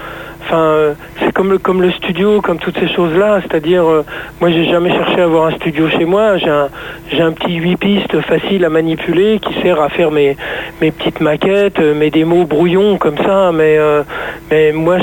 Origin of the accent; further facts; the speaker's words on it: France; Et puis là, on se dit, ouais, on est français, c'est peut-être mieux de d'écrire des trucs en français, et parce que voilà, c'est notre culture, c'est notre truc.